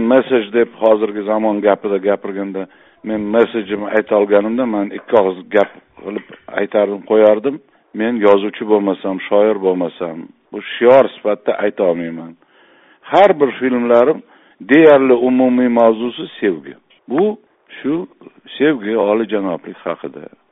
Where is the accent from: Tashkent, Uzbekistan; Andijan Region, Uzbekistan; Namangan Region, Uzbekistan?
Tashkent, Uzbekistan; O'sha men Eski shaharda katta bo'lganman, Chuvalach ko'chasida